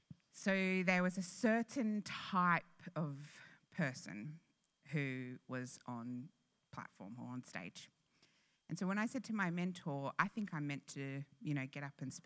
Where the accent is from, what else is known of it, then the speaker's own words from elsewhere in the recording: Canberra, Australian Capital Territory, Australia; So I grew up in Canberra